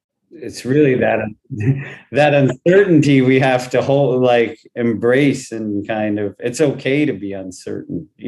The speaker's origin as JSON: {"language": "English", "region": "New York", "country": "United States", "tie": "born or raised there", "said": "Living in Manhattan, I grew up in Westchester County, and in high school, I was taking classes at School of Visual Arts for film and photography"}